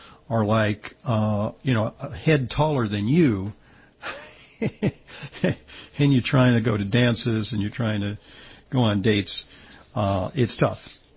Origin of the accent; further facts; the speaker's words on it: Fontana, California, United States; A little black girl adopted from Fontana, California. I'll tell you, I'm from Southern California. Fontana is not the garden spot of the Los Angeles region.